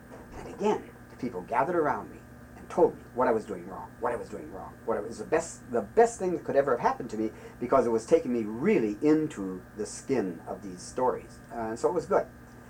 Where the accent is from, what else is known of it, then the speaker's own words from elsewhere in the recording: United States; I was from the United States. I can't be all that bad. I was from Muhammad Ali's land.